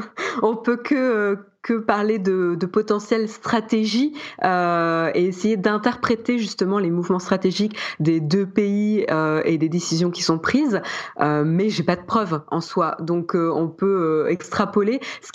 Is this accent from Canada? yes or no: no; France; Parce qu'en fait, nous, on n'est pas américains. on est français